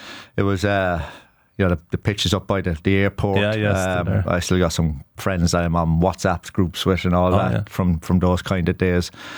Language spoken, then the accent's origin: English; Cork, Munster, Ireland; And it's great growing up in Cork because, as you said, the choice of sports when you grow up is fantastic.